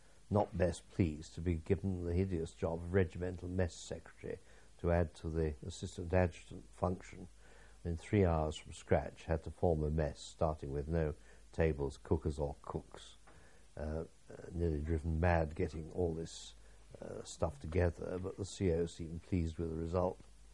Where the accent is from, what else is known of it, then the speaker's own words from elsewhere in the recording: East Midlands, United Kingdom; And having been accustomed to growing up in Lincolnshire with a certain amount of flatness, this all seemed homely to me compared with the mountains.